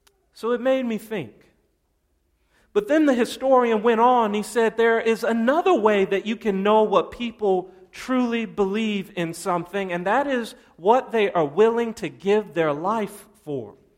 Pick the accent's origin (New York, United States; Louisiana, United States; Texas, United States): Texas, United States; I'm from Texas. That's how we do it.